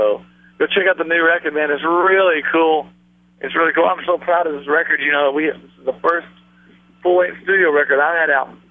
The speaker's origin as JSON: {"language": "English", "town": "Amarillo", "region": "Texas", "country": "United States", "tie": "born or raised there", "said": "I grew up in Amarillo, so I grew up, you know, getting to do a lot of pheasant hunting, duck hunting, and you know, fishing down at Lake Meredith back when it had water in it."}